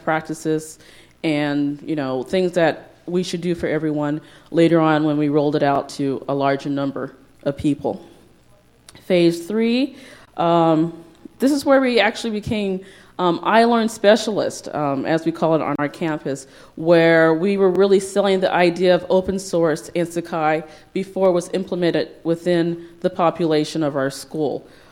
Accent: San Diego, California, United States; now in Hudson Valley, United States; I'm from San Diego. And if you're interested in how I ended up in the Hudson Valley, please have lunch with us.

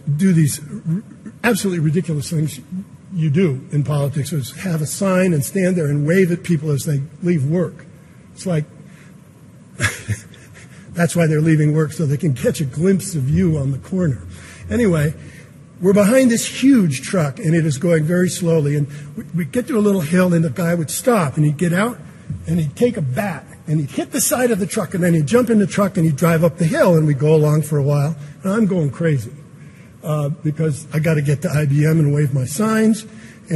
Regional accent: Burlington, Vermont, United States; So I'm at Middlebury, say the Rotary Club. I'm from Burlington, and the fellows, the president of the Rotary Club, is going to introduce me as one of those people in my life.

